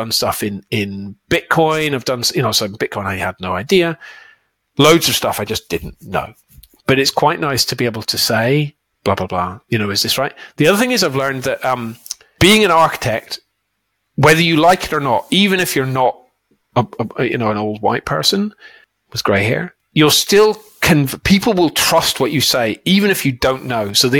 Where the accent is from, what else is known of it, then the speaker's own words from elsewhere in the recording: United Kingdom; what is polite, because I'm British